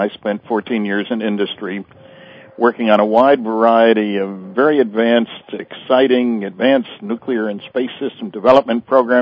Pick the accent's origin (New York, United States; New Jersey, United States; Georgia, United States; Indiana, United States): New Jersey, United States; I grew up in New Jersey.